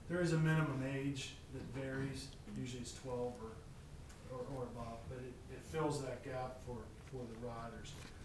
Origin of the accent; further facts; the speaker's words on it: Ransomville, United States; from Ransomville, Maryland.